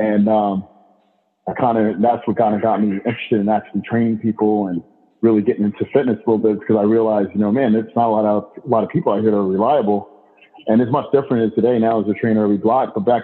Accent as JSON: {"language": "English", "region": "Delaware", "country": "United States", "said": "Well, actually, I'm from Delaware, that's on the East Coast."}